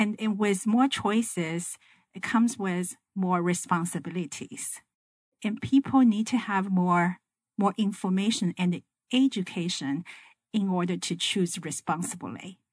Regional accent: China; I grew up actually in China back in the 1960s and 70s, a very different period of time.

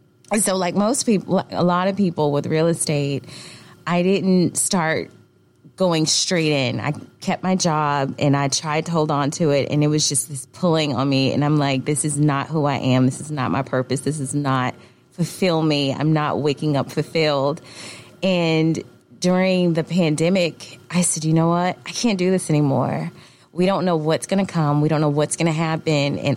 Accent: Richmond, Virginia, United States; now in Atlanta, United States; I am a licensed realtor and now certified mentor with eXp Realty. And I am originally from Richmond, Virginia, and I got to Atlanta in 2016 and absolutely love this place.

